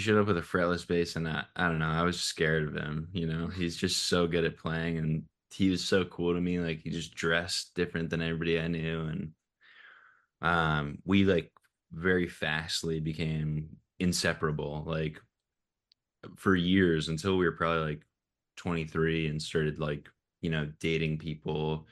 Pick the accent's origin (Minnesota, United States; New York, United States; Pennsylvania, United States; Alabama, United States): Pennsylvania, United States; Glen Mills; We grew up in Glen Mills, Pennsylvania, and then our boarding school was in Westchester, which was only 15 minutes away